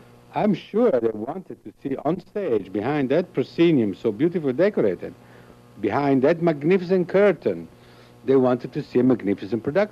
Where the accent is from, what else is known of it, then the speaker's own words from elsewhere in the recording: Florence, Tuscany, Italy; I was born in Florence, studied there, brought up there, educated there, always in contact with the fantastic landscape we have in Florence.